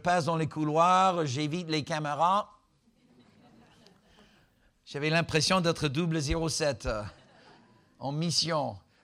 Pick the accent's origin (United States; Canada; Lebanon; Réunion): United States; French is a second language; Si vous n'avez pas encore distingué, je suis américain.